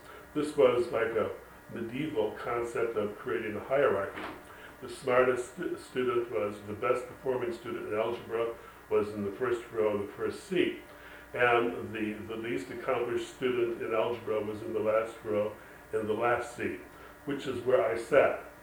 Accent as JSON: {"language": "English", "town": "Albion", "region": "Michigan", "country": "United States", "tie": "born there", "said": "Yes, I was born on November 12, 1937, in Albion, Michigan, which was where my grandparents ended up after having immigrated from Sicily."}